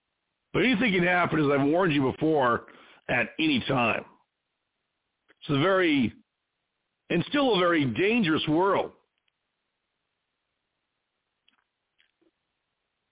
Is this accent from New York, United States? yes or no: no; Phoenix, Arizona, United States; Well, I hail from the Phoenix Scottsdale area, the mountains of Arizona.